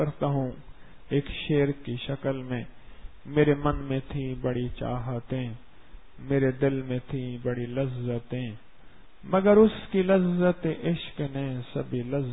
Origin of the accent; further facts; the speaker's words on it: Pakistan; میں نے کہا جی میں پاکستان سے آیا ہوں یہاں پی ایچ ڈی کرنے کے لیے